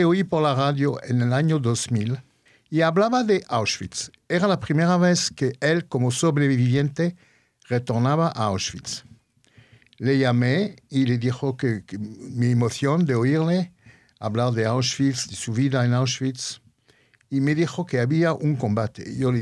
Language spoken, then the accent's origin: Spanish; France; Y soy francés